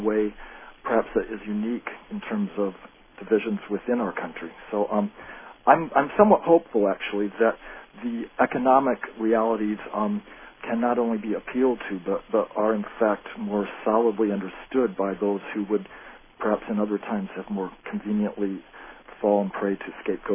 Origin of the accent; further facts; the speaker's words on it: Peoria, Illinois, United States; I'm from the Midwest originally, Peoria, Illinois